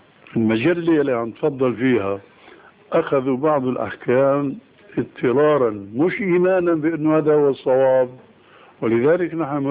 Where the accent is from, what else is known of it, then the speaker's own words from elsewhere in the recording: Damascus, Damascus Governorate, Syria; أنا أعرف بعض القضاة في المحاكم الشرعية عندنا في دمشق،